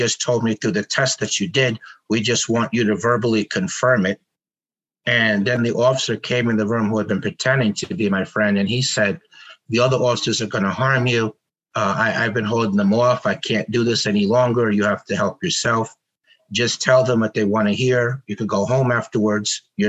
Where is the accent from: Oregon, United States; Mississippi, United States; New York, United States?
New York, United States; Peekskill; whereas I was from Peekskill in Westchester County.